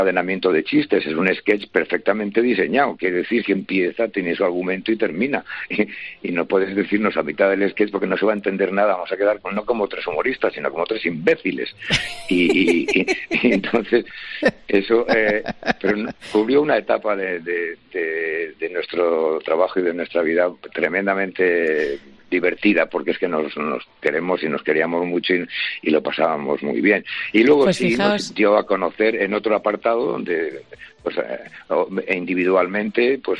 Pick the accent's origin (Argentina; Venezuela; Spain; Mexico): Spain; Madrid, Community of Madrid; soy un aragonés que accidentalmente se crió en Madrid.